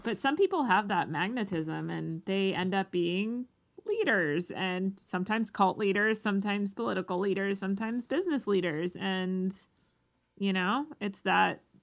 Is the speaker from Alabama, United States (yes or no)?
no; Birmingham, Michigan, United States; I grew up in Oakland County, Michigan, which is where all these murders took place.